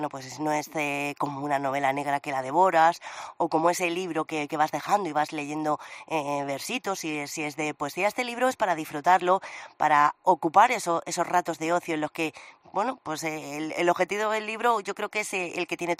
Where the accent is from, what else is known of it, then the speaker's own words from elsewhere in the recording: Cartagena, Region of Murcia, Spain; En mi tierra, en Cartagena, tenemos un montón de actividades que nos recuerdan continuamente nuestro pasado romano